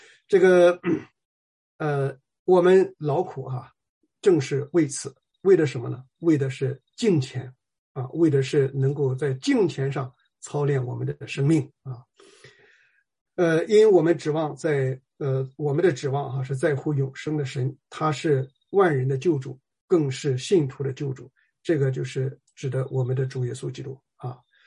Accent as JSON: {"language": "Chinese", "country": "China", "said": "尤其是咱们是中国人啊"}